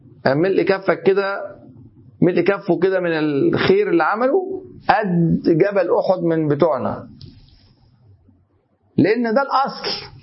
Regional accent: Egypt; born there; انا مصري اتولدت في هذا البلد مسلم، ابويا وامي مسلمين وجدي مسلم

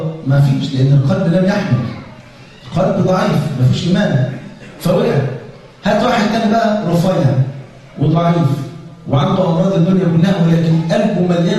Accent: Egypt; وبعدين لقى واحد كده من بيسموه عندنا في مصر من منافيخ

